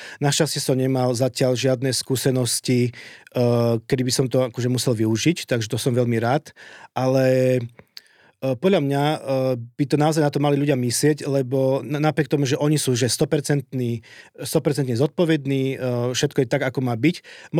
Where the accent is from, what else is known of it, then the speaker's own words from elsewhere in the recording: Kluknava, Košice Region, Slovakia; Ja teda pochádzam pôvodom zo Spiša. Obec je, že Kluknava.